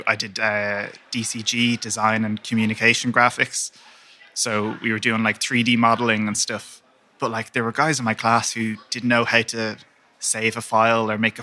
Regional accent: United Kingdom; No, to be fair, I grew up in Port, but I think we moved down when I was two, so like all of my family don't have Midlands accents, so I kind of do stick out in that way.

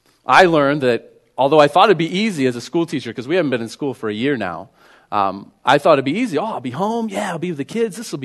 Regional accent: Copenhagen, New York, United States; So I'm from Copenhagen, New York, which is a small town of about 800 people. I went to a K through 12 public school of about 350-ish people. So I am from a small town.

